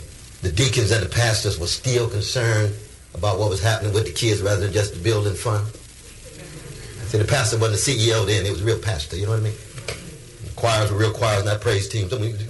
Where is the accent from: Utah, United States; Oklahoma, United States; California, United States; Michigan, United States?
California, United States; Sacramento; See, when I grew up in Glen Elder in Sacramento, you know, it was a ghetto, but we didn't think of it as a ghetto because we were having a good time.